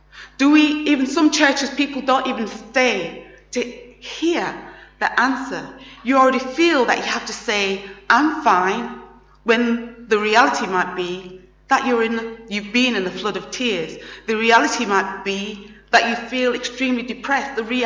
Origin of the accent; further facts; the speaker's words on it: Sheffield, Yorkshire and the Humber, United Kingdom; it was set in my hometown, Sheffield